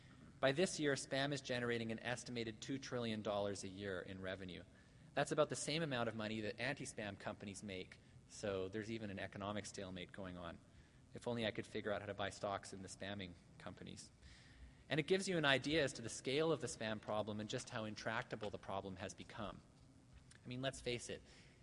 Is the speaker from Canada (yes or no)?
yes; Canada; And now, I'm Canadian